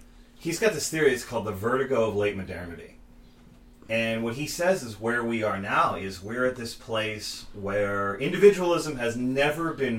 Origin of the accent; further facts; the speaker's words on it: New Jersey, United States; but it's also because I grew up in New Jersey.